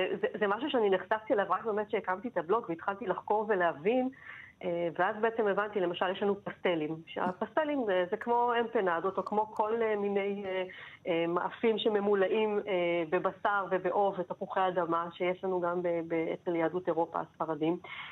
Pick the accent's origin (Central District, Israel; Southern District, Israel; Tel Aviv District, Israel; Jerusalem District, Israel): Central District, Israel; Givat Koah; אני גדלתי שם, הם גרו במושב גבעת כוח, במרכז הארץ, וממש הילדות שלי ביליתי שם המון.